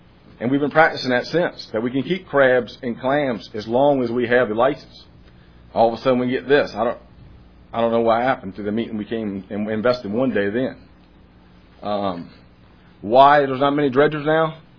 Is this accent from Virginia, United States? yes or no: yes; Chincoteague, Virginia, United States; I'm from Chincoteague, Virginia. I've dredged for the last 17, 18 years in Chincoteague Bay.